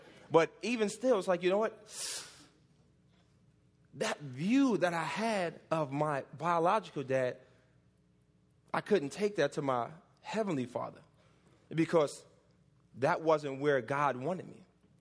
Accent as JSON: {"language": "English", "town": "Bronx", "region": "New York", "country": "United States", "tie": "born or raised there", "said": "I grew up in the Bronx, New York. Born and raised there. Grew up in the projects."}